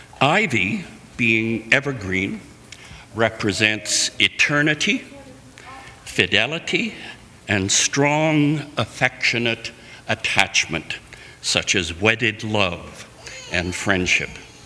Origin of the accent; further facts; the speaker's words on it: Canada; now in United States; As a Canadian, I was proud to see that this … which we just sang, was in their hymnal.